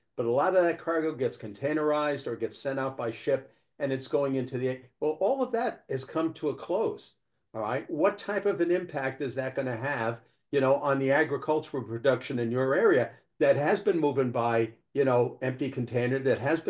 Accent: Maine, United States; Yeah, no, I agree, and I have to give credit to my home state, to Senator Collins and Senator King

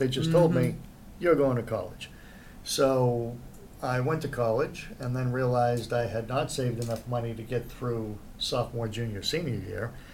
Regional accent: New Hampshire, United States; because I'm from New England. I'm from New Hampshire on the coast.

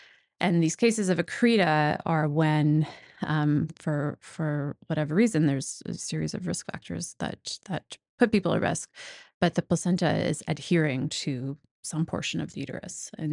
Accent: Saskatchewan, Canada; I'm Canadian. I'm from rural Saskatchewan, so it's a very, very, very tiny, small part of the earth, very scarcely populated. The town I grew up in was 1,000 people.

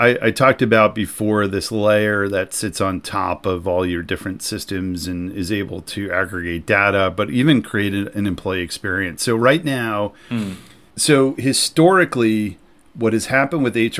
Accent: New York, United States; And also I'm a New Yorker and I have an opinion.

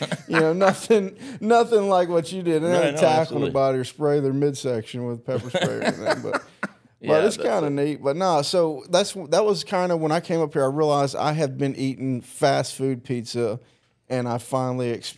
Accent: Columbia, South Carolina, United States; I'm from South Carolina, but I lived on the border.

